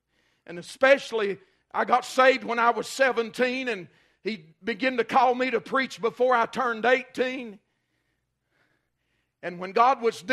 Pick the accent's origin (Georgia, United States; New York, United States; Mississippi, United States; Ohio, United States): Georgia, United States; And I grew up in Dawson County, Georgia. It was known for hot rods and Bill Elliott and all that kind of stuff.